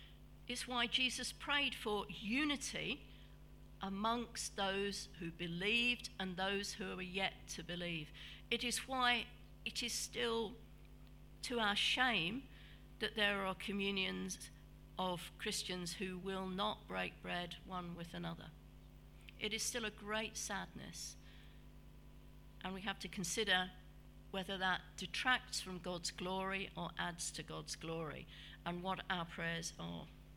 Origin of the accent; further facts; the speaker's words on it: United Kingdom; Yet we always think, don't we, as British people, of us going to them.